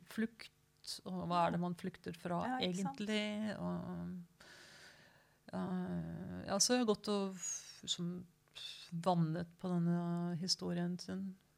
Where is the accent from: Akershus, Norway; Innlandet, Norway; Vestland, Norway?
Innlandet, Norway; Hamar; jeg vokste opp på Hamar, en liten by som var veldig fredelig, og det var ikke noe farlig